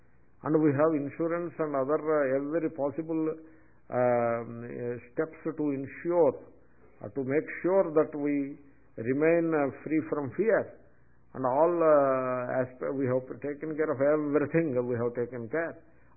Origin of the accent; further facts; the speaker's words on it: India; I am an Indian, I am a Swami, I am a chairman of, I am this, I am this, I am a teacher, like that.